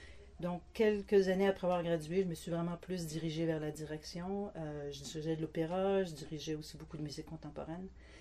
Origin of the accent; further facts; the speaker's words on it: Montreal, Quebec, Canada; also born or lived in Val-d'Or; Bon, moi, je suis née à Val-d'Or, mais j'ai vécu toute mon enfance ici à Montréal.